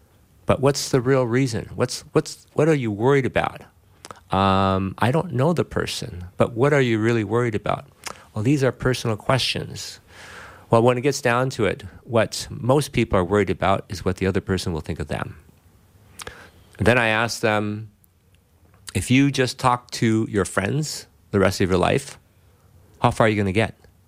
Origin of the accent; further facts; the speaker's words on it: Duluth, Minnesota, United States; Well, I am a Duluth native, born and raised in Duluth, so it's great to be in the area again.